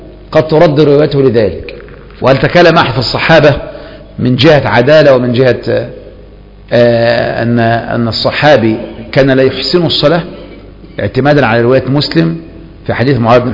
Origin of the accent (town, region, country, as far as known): Egypt